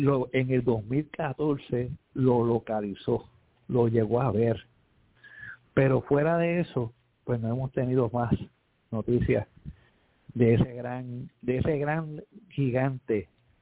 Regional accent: Puerto Rico; Y yo me crié en Villa Palmera.

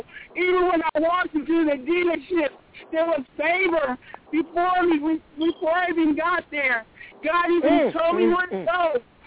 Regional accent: California, United States; I'm from California, and I'm going to put something in the mail for the ministry.

